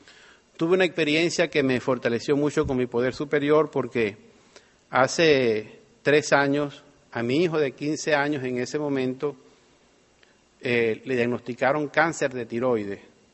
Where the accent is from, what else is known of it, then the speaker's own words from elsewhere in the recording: Venezuela; now in Miami, United States; Yo me fui de Venezuela a Estados Unidos hace cuatro años y vivo en Miami